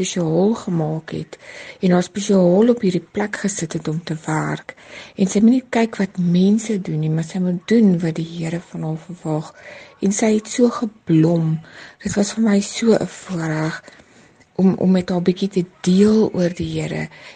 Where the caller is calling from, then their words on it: Rustenburg, North West, South Africa; van Rustenburg. Ek werk as 'n suster in die hospitaal